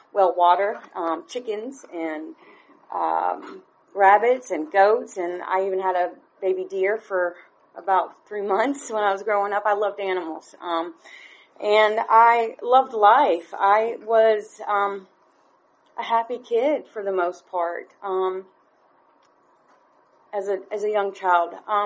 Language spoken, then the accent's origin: English; Winder, Georgia, United States; born there; I was born on December 17th of 1983, week before Christmas. I was born in Winder, Georgia.